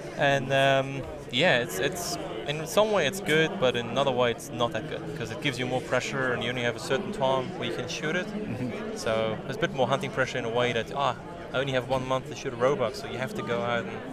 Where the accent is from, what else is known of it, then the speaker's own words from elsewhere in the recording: Luxembourg; I'm from Luxembourg.